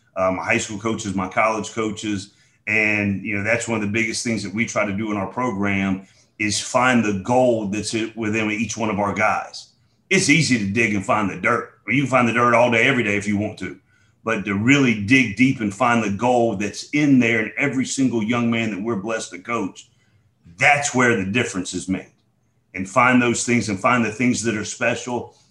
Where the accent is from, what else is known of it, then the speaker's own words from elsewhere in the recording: Decatur, Georgia, United States; I was born and raised right in DeKalb County, Decatur, raised on Columbia Drive, and then went to high school out in Conyers.